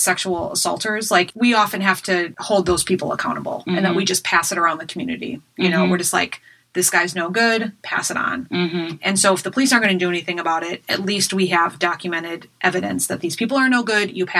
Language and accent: English; United States; because I'm American and don't know anything about names that aren't American.